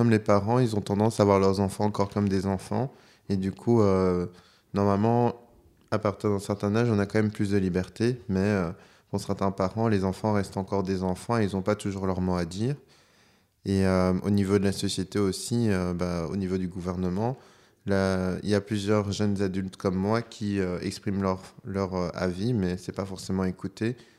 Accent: Brussels, Belgium; Moi, j'ai 22 ans et je suis de Bruxelles.

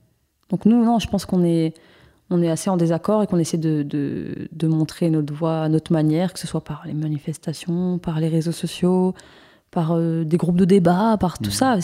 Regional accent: Morocco; moi je parle du coup du Maroc par exemple, j'ai pas du tout la même culture que mes copines, par contre on est toutes, enfin alors qu'on est toutes les deux marocaines

